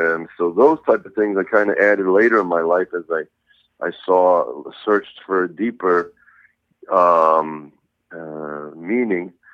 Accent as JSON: {"language": "English", "town": "Madison", "region": "Connecticut", "country": "United States", "tie": "born or raised there", "said": "Yeah. Most of my life, I grew up in Madison, Connecticut."}